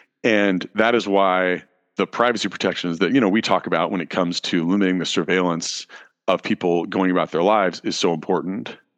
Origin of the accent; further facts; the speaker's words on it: Grass Valley, California, United States; I will say that I grew up in Grass Valley in California